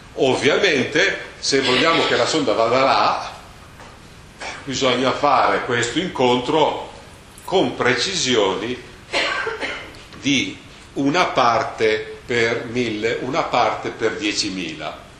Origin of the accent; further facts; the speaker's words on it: Lombardy, Italy; Ci sono ancora dei proverbi al mio paese, io sono vicino a Mantova